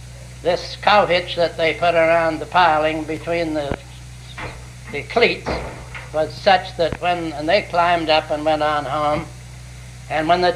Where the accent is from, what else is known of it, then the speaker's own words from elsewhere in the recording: Snohomish, Washington, United States; born there; I was born in Snohomish, Washington, which was brought out at the monument yesterday, in which I was trying to conceal.